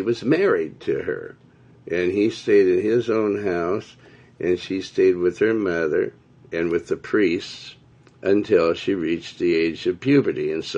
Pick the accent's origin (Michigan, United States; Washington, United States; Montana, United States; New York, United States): Montana, United States; And I come from the Great Northwest up in Montana.